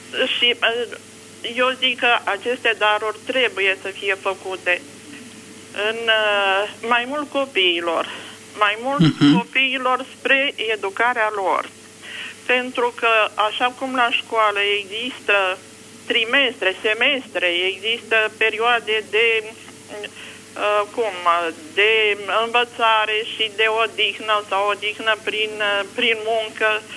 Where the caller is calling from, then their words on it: Bucharest, Romania; din București.